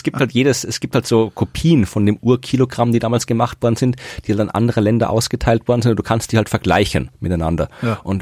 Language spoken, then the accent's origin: German; Thuringia, Germany; auskommen mit der Elle bei uns in Thüringen. Ja, wir haben ja nichts.